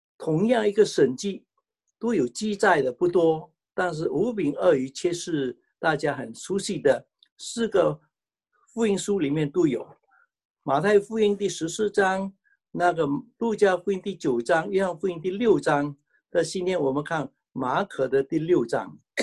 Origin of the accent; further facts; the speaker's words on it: Fuzhou, Fujian, China; 我们福州人来讲，大概约约有百万的人在餐馆里面。